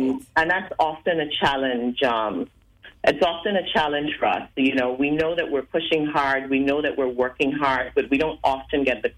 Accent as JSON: {"language": "English", "town": "Nassau", "region": "New Providence", "country": "Bahamas", "said": "So I was born in the Bahamas. I am a Nassauian. I was born in Nassau, Bahamas"}